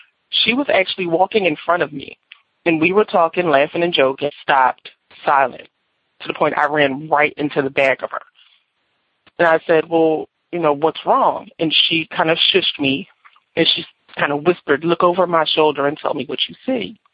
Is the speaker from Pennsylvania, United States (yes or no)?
yes; Philadelphia, Pennsylvania, United States; I'm from Philadelphia, Pennsylvania.